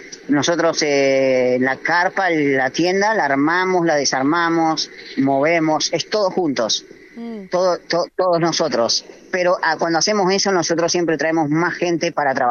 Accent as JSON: {"language": "Spanish", "country": "Argentina", "said": "tenemos ahí 2 colombianos, somos argentinos y somos varios, somos unos 6, 7"}